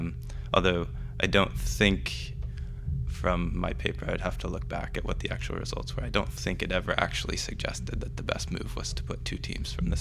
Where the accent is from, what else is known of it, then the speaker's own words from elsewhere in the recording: Oregon, United States; moved away as an adult; also born or lived in Toronto, Canada / Cambridge; I grew up in Oregon. I went to school there as a kid. I went to Stanford as an undergrad, did computer science, and then upon finishing there, I went over to Toronto for a master's and a PhD.